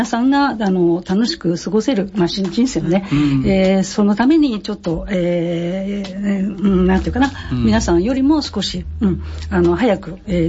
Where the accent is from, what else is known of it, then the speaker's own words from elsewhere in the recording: Tokyo, Japan; どうぞよろしくお願いいたします。私は東京都出身なんですけども、日本全国旅するのが好き で、会社をやりながらですね、転勤もしまして、仙台とか名古屋とか、祖母に行ってました。